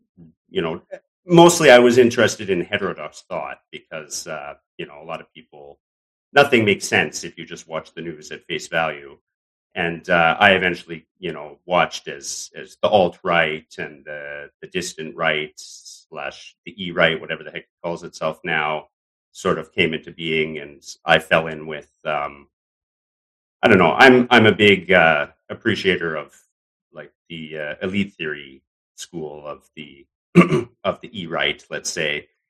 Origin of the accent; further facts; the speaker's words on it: Canada; I'm a Canadian expat.